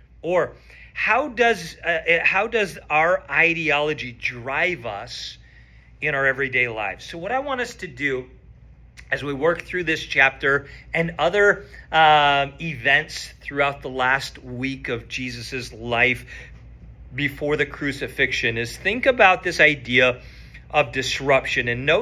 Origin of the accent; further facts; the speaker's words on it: Canada; now in United States; I thought about what I was taught growing up in Canada, what I learned moving to the States